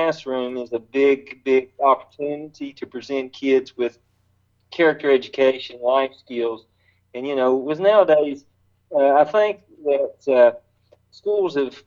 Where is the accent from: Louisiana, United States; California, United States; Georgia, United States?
Georgia, United States; now in Knoxville, United States; originally I'm from Spalding County, but I am up here right outside of Knoxville, so this is big orange country